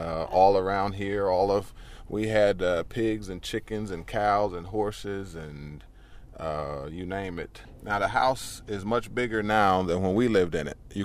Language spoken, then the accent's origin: English; McDowell, West Virginia, United States; This is my hometown. We're going to go through what we call McDowell Bottom